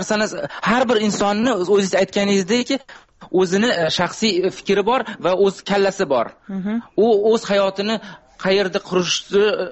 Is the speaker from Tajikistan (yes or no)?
no; New York City, New York, United States; Yo'q, men Amerikadan, Nyu-Yorkdanman.